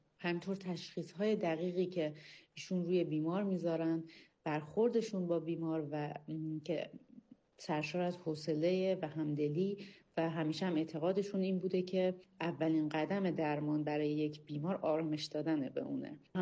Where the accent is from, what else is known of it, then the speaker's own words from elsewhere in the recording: Mashhad, Razavi Khorasan, Iran; born there; فرزند دوم که متولد سال 73 هم و در مشهد به دنیا اومدم. الانم مشهد هستم